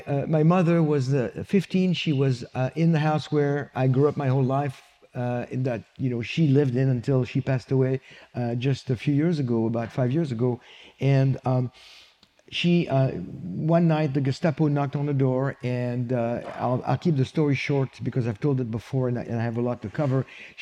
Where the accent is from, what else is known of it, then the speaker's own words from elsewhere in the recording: Île-de-France, France; which happens to be the edge of Paris where my hometown is touching Paris